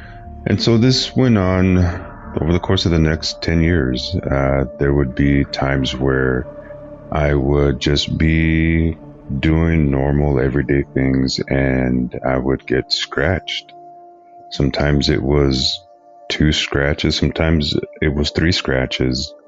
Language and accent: English; New Mexico, United States; I'm from New Mexico.